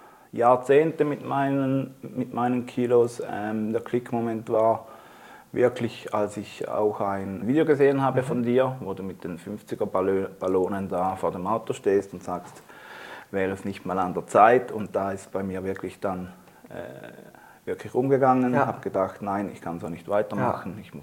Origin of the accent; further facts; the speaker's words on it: Switzerland; ich komme aus der Schweiz. Ich arbeite auf einer Schweizer Bank in der IT. Bin mittlerweile im nächsten Monat 50 Jahre alt.